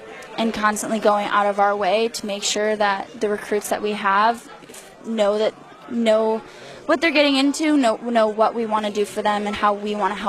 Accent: Cleveland, Ohio, United States; No, I grew up in Cleveland, Ohio

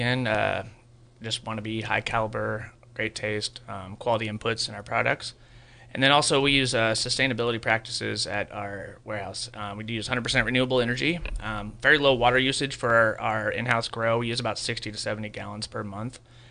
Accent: California, United States; I am actually born and raised here in Sonoma County.

